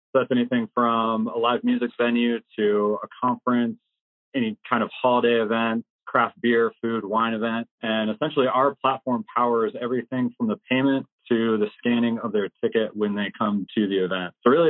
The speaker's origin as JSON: {"language": "English", "town": "Aspen", "region": "Colorado", "country": "United States", "tie": "born or raised there", "said": "So fast forward from growing up in Aspen, going through high school there, I was finishing up school at Colorado State University"}